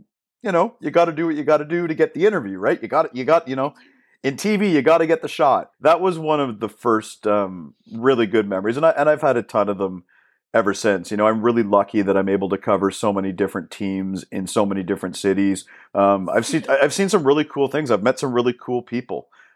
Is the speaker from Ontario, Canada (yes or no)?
yes; Kitchener-Waterloo, Ontario, Canada; So I'm from Kitchener-Waterloo. I went to school here. I went to Forest Heights Collegiate is where I went to high school. And then I went to Wilfrid Laurier University after that.